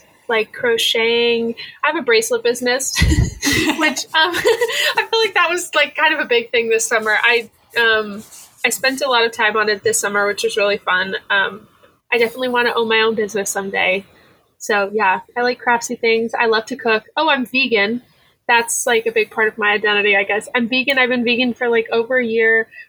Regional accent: New Hampshire, United States; I'm from New Hampshire.

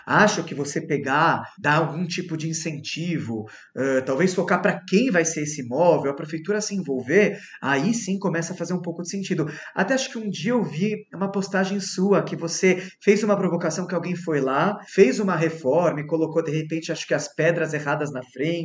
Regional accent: São Paulo, Brazil; born there; eu nasci em Higienópolis e a gente vê muito disso lá, que são os famosos imóveis tombados. E no Bom Retiro, também onde eu moro hoje

